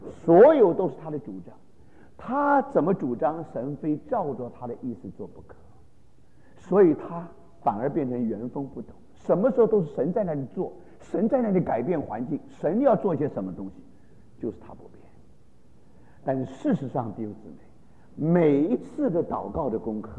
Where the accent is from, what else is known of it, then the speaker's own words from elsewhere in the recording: China; 我们中国人所说的只欠东风啊